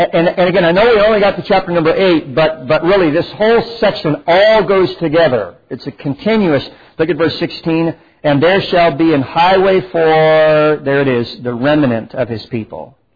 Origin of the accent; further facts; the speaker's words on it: California, United States; also born or lived in San Antonio, Texas; I mean, I was born in San Antonio, from Texas and everything, but really we're from California.